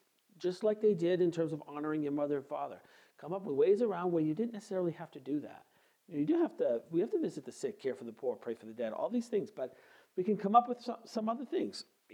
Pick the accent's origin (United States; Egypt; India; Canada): Canada; almost I think everybody that I grew up with anyway in the French Canadian world